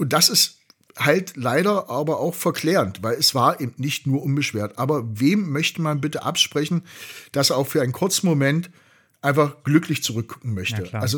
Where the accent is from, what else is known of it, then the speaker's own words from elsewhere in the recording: Germany; Ich komme ja selber aus der DDR. Ich habe mein erstes Lebensdrittel bis hierher in der DDR verbracht und bin da geprägt worden.